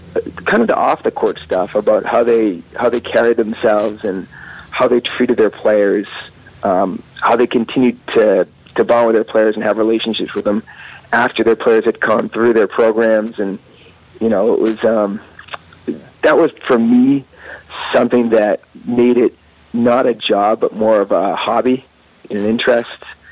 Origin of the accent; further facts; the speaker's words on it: North Andover, Massachusetts, United States; I grew up in North Andover, so it was sort of an easy transition